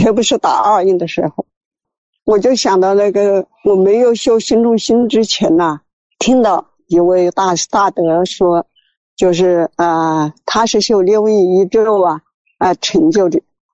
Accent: Yichang, Hubei, China; 我是湖北宜昌的。

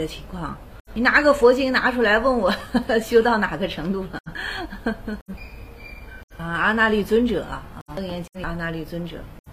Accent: Guangdong, China; 我们广东人都见过橄榄，

